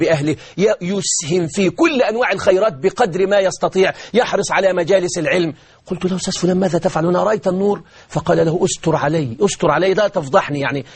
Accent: Beheira, Egypt; عندي بلد اسمها إيتاي البارود عندنا في البحيرة

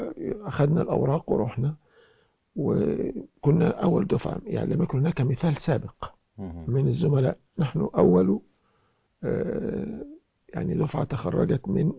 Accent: Egypt; أنني التحقت بالأزهر الشريف في بلدتي في أقصى الجنوب الغربي في مصر، في الواحات، في الوادي الجديد

